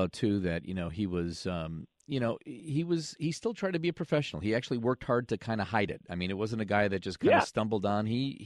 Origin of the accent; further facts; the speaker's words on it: Chicago, Illinois, United States; It's hard for me to imagine growing up in Chicago without the memorable television shows and amazing talent that graced our airwaves.